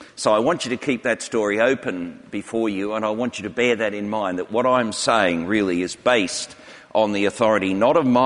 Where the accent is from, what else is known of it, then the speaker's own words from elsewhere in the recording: Australia; now in United Kingdom; longer I stay in England, the more I seem to be accumulating English friendships. That's a bit of a worry, but I still am fairly typical as an Australian.